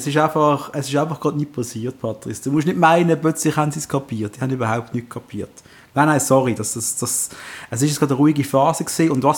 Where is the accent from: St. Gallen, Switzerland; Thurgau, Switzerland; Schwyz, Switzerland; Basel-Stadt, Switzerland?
Basel-Stadt, Switzerland; Basel; Darf man das sagen als Basler